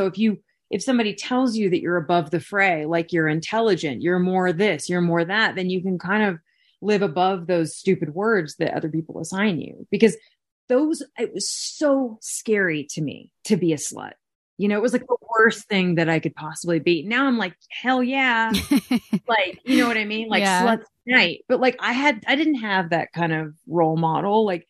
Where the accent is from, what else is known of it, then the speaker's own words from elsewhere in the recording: Texas, United States; 'cause I'm from Texas, is very, you know, religious state.